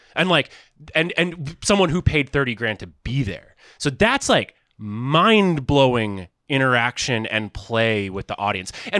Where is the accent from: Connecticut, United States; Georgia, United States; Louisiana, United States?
Georgia, United States; Through the accessibility of pills growing up in Georgia in like 2006, 2005.